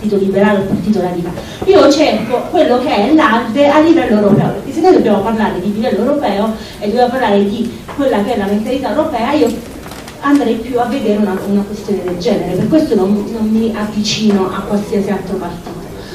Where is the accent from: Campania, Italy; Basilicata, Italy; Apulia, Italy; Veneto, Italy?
Basilicata, Italy; io vengo dalla Basilicata